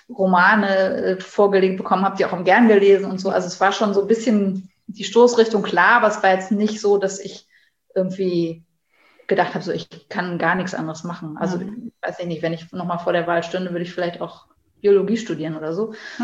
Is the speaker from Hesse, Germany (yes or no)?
no; Bonn, North Rhine-Westphalia, Germany; Ich komme eigentlich aus Bonn. Also ich bin eine Zugereiste. Ah, okay. Ich bin geboren und aufgewachsen in Bonn. Das hat den Hintergrund, dass mein Vater als Ur-Südoldenburger, gebürtiger Kloppenburger, als Berufssoldat durch ganz Deutschland getingelt ist